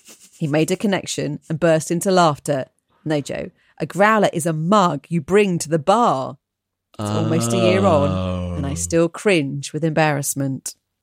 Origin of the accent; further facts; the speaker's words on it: England, United Kingdom; now in Buffalo, United States; moving to America, Buffalo, New York, or Buffaloni, as my wife and I call it, my small talk game has improved tenfold. Being English, I'm something of an oddity.